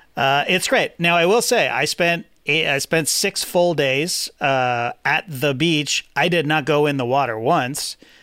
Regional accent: Toronto, Ontario, Canada; I grew up in Toronto. It's on a lake, a shitty lake. It's a great lake

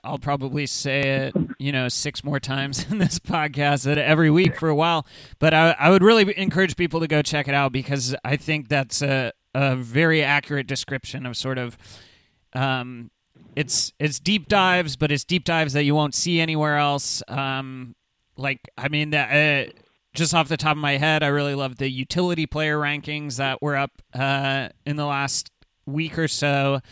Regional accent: Tucson, Arizona, United States; I grew up in Tucson, so we had the Rockies, White Sox, and Diamondbacks in sort of a similar configuration.

